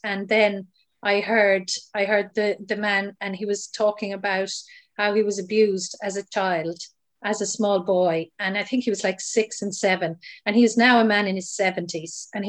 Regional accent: Cork, Munster, Ireland; I came home and from Dublin and to Cork.

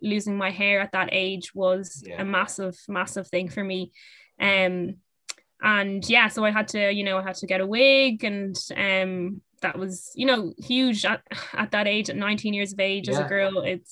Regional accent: Ireland; moved away as an adult; now in France; And you know, while physically we put up a good fight as Irish players, we just don't have the same level of technical ability, and they're just way ahead over in France.

